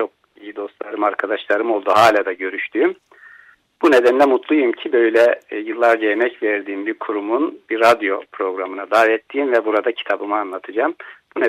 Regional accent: Bitlis, Bitlis Province, Turkey; moved away as an adult; now in Edirne, Turkey; Ben TRT'nin tek kanal olduğu yıllarda TRT'nin Bitlis muhabiriydim. Şu an Edirne'de yaşıyorum. 25-28 yıldır Edirneliyim ama aslen Bitlisliyim. Orada doğdum. Gençliğim, öğretmenliğimin bir bölümü orada oldu.

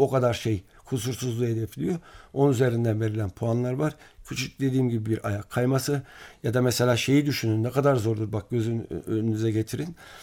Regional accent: Ankara, Turkey; Ankara 19 Mayıs zaten benim evimdi. Orada doğdum, büyüdüm.

